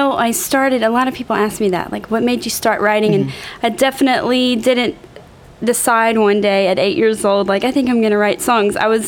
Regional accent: Sulphur, Louisiana, United States; I did. I grew up in Sulphur.

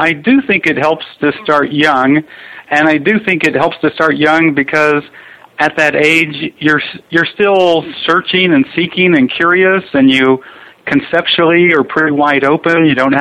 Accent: Hutchinson, Kansas, United States; I grew up in Hutchinson, Kansas, a town about 40 or 50,000 people out in the flat wheat prairie of Kansas, and really kind of a beautiful place to grow up

